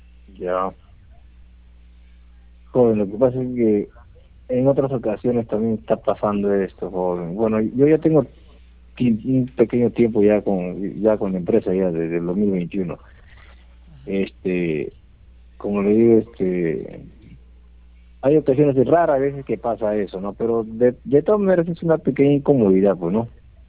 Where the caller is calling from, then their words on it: Puente Piedra, Lima, Peru; De Puente Piedra.